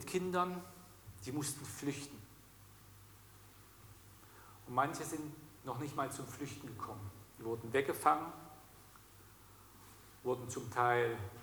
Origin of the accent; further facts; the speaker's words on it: Germany; in meiner Kindheit und in der Teenie-Zeit in der DDR aufgewachsen.